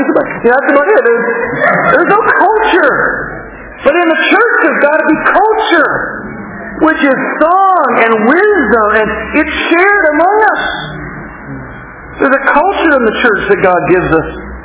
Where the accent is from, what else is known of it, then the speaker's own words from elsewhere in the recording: Canada; It's one of the sad things about being a Canadian, you know, we got pancakes, maple syrup